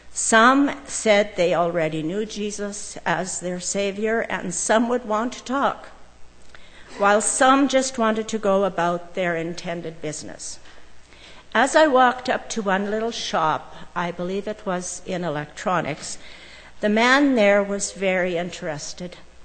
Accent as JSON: {"language": "English", "country": "Canada", "said": "told them I was from Canada and I was there with a mission team"}